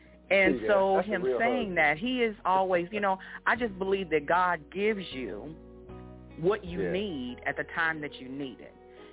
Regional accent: Ennis, Texas, United States; born there; Actually, I now live out in the Houston area. I was born in Ennis, Texas. It's close to Dallas.

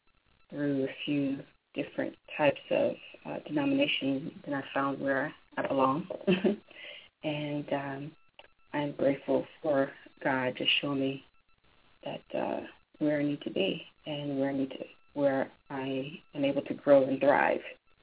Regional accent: East Coast, United States; now in California, United States; I'm from the East Coast, and I moved out to California about 14 years now

